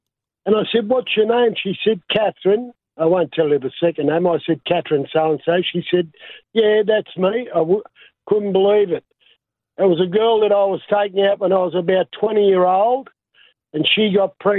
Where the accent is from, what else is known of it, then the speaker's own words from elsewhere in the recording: Sydney, New South Wales, Australia; Now, I live out at Mill Merrin, but I grew up in Sydney.